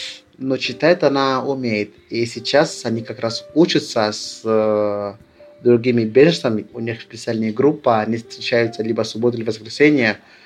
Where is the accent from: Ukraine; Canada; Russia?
Russia; Я вырос в России, это все равно моя страна, но я думаю, если я вернусь, в начале будет очень трудно.